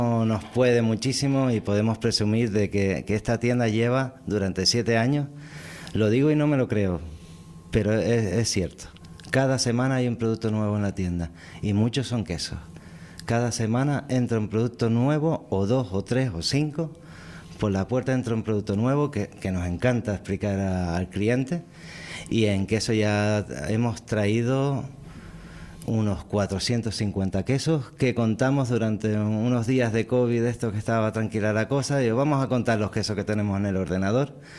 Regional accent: Canary Islands, Spain; Pues somos los canarios los más altos consumidores de Europa.

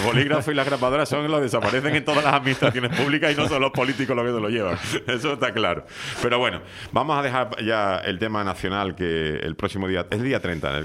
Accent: Spain; porque somos como somos los españoles

